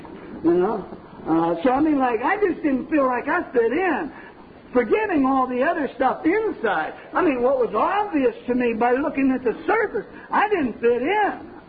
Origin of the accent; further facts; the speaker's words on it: Meadville, Pennsylvania, United States; I'm from Meadville. And I don't know if you're ever up in Meadville, three of us are from Meadville.